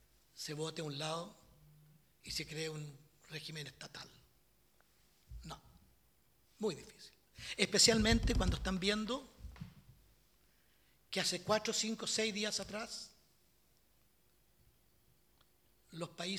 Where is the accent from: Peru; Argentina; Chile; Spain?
Chile; La gente tiene confianza en Chile. Es difícil, muy difícil, hablar para un chileno en el contexto latinoamericano.